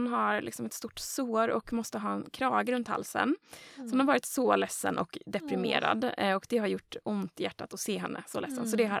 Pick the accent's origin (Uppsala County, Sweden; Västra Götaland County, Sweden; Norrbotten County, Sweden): Västra Götaland County, Sweden; Gothenburg; jag är uppväxt i Göteborg också.